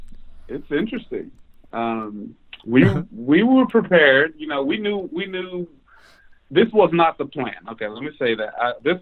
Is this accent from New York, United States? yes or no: no; Dallas, Texas, United States; also born or lived in New Orleans / Houston / Memphis; I've been kind of spoiled. You know, I grew up in Dallas. I went to college in New Orleans. I went to dental school in Houston.